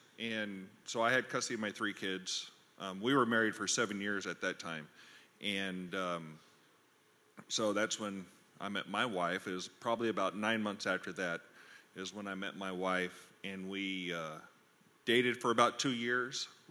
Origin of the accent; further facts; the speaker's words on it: Las Vegas, Nevada, United States; Well, so I did grow up in church. My parents, we attended a Baptist church in Las Vegas, so the bus came and picked us up every Sunday